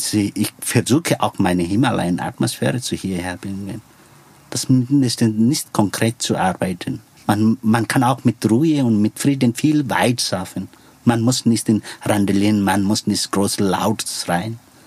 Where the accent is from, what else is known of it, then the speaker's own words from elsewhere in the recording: Nepal; born there; German is a second language; Ich bin ein gebürtiger Nepali, aber ich kann auch Nepali nicht richtig besprechen.